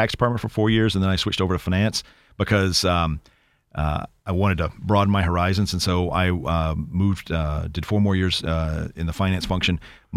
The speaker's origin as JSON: {"language": "English", "region": "East Coast", "country": "United States", "tie": "born or raised there", "moved": "yes", "said": "And growing up on the East Coast, you come here, lack of humidity, right? We don't have mosquitoes."}